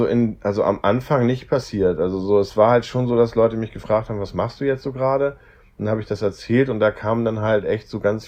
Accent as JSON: {"language": "German", "region": "Hamburg", "country": "Germany", "said": "Ich komme aus Hamburg"}